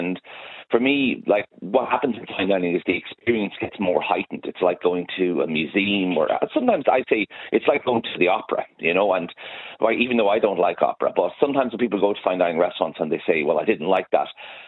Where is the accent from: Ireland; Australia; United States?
Ireland; But more often than not, we just love going out, I think, as Irish people.